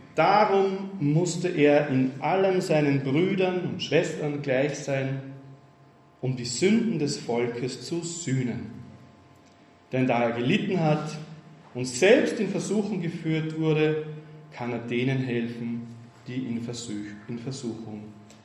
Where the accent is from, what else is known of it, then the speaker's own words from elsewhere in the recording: Tyrol, Austria; ich bin aus Tirol, ich habe sie nicht gesehen.